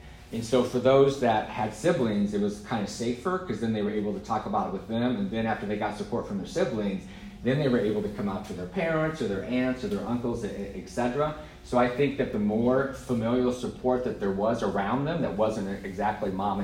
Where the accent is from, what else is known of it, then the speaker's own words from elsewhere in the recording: Nebraska, United States; now in San Francisco, United States; I would agree with you, because, I was from Nebraska, and now I'm in San Francisco, right?